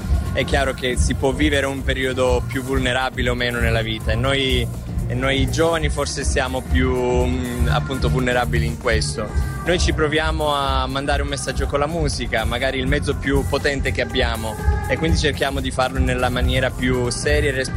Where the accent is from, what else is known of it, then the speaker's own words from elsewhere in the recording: Sicily, Italy; Da siciliano quest'anno canteremo per la prima volta a Siracusa.